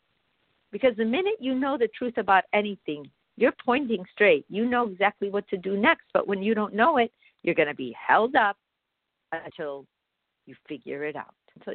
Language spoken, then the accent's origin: English; Palestine; I'm from Palestine. I'm a woman